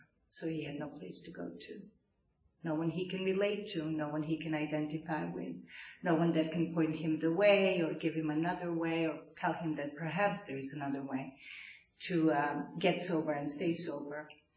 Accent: Serbia; English is a second language; I was born and raised in Serbia. I would say it's an alcoholic country.

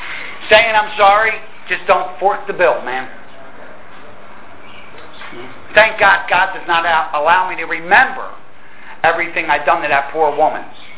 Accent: Philadelphia, Pennsylvania, United States; I'm from Philadelphia, and please do not hold it against me. You know what I mean? But that's where it started. You know, it started in Philadelphia, growing up in the projects down there.

